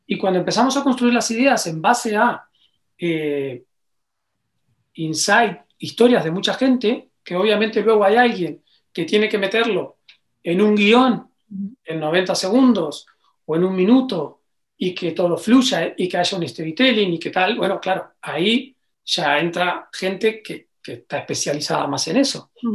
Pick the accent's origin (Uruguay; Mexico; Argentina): Uruguay; now in Spain; Yo soy uruguayo y alguien cuando vine a España me dijo, ah, uruguayo